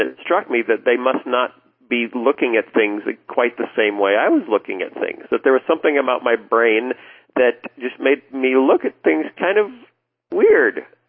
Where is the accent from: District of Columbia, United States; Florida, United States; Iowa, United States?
Iowa, United States; also born or lived in Chicago area, Illinois; And we had moved into to the Chicago area. We grew up originally in Iowa along the Mississippi River.